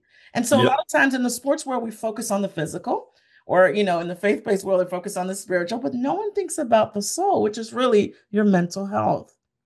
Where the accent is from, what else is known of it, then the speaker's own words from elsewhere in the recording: Florida, United States; I'm an island girl. I told you that earlier. And so I think about, growing up in South Florida